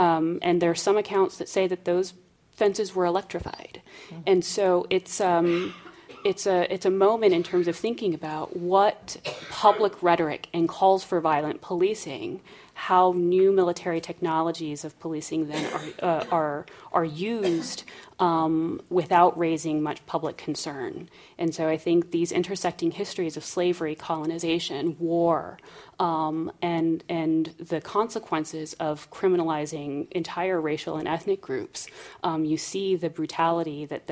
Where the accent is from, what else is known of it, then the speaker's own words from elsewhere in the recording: Texas, United States; I mean, I grew up in South Texas, so, you know, the racial politics that I grew up learning were so dynamic